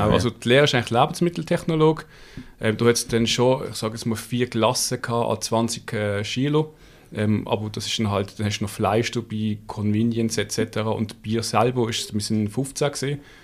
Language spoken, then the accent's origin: German; Basel, Basel-Stadt, Switzerland; Also ich komme ursprünglich aus Basel, wie man hört.